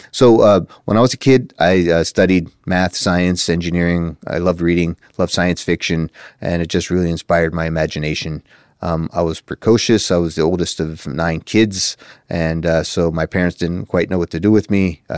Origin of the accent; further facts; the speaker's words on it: Pittsburgh, Pennsylvania, United States; I was born in Pittsburgh itself. Grew up in the north boroughs part of Pittsburgh, if anyone knows where that is, Ben Avon, Emsworth.